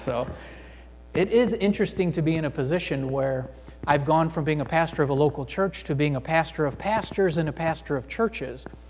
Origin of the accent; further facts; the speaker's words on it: New York, United States; I grew up in Central New York. My mom and dad were born and raised in Elmira.